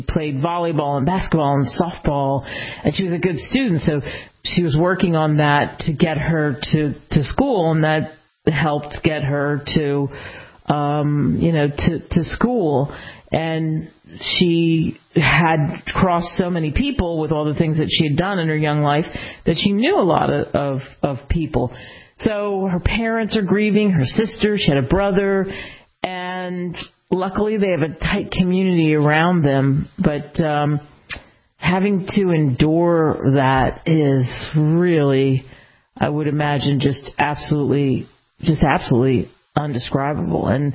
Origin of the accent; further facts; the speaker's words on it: Pennsylvania, United States; I grew up outside of Philly, right?